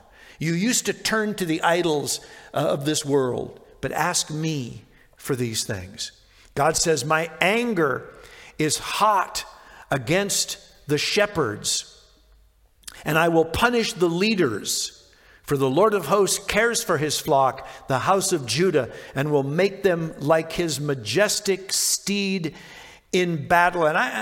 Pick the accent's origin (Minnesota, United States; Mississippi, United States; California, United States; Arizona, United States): Minnesota, United States; where I grew up in the Midwest, because I grew up in rural Minnesota